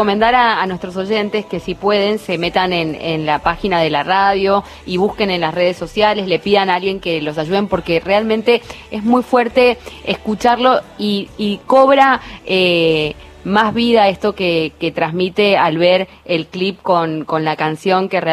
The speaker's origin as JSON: {"language": "Spanish", "country": "Argentina", "said": "para resignificarnos como argentinos, ¿no?"}